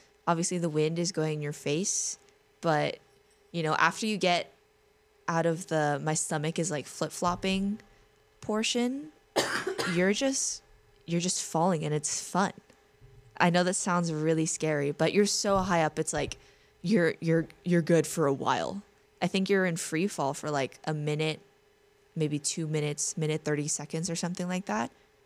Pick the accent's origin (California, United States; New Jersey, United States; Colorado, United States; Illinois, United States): California, United States; I'm not even from SF. I'm actually from the East Bay.